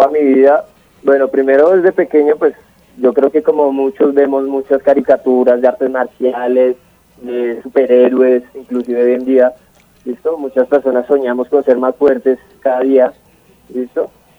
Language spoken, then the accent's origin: Spanish; Bogotá, Colombia; vivo en la localidad de Suba, soy bogotano. Tengo 26 años